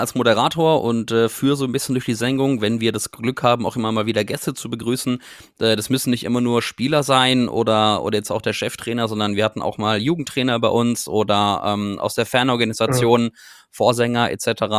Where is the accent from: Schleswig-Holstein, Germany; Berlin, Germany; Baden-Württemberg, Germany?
Baden-Württemberg, Germany; Karlsruhe; born there; Witzigerweise aus Gibraltar und aus München, das ist eine lange Geschichte. Aber wir kommen beide gebürtig aus Karlsruhe